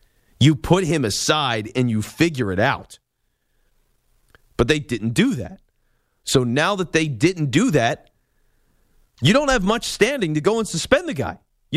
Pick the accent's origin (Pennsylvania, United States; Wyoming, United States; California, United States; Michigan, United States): Pennsylvania, United States; Philadelphia; I'm in Philly. I'm from Philly. Hurts is the starter, okay?